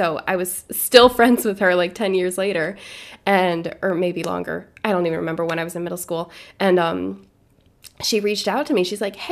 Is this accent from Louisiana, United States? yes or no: no; New York, United States; which is a wedding in Seattle, Washington, which I'm from New York.